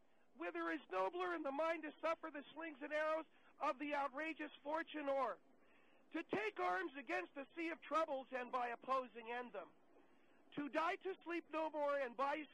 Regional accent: California, United States; I come from California, and I live near where they make movies.

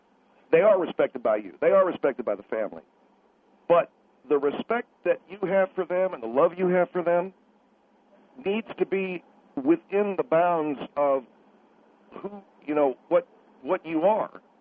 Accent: North Carolina, United States; I'm from the South, too, ma'am. I'm from North Carolina.

